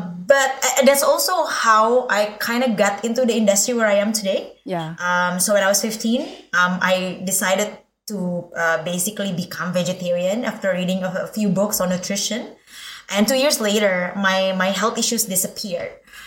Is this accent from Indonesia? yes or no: yes; Indonesia; English is a second language; Indonesian, yeah.